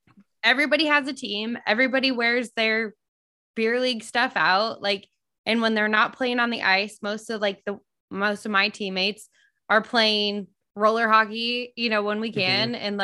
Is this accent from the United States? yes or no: yes; Lake Tahoe, United States; I grew up in Lake Tahoe, so we had ponds and frozen stuff